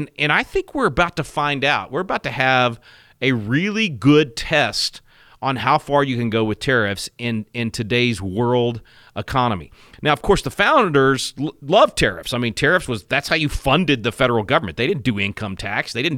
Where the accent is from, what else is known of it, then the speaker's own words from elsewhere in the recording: Little Rock, Arkansas, United States; I'm actually from Little Rock originally.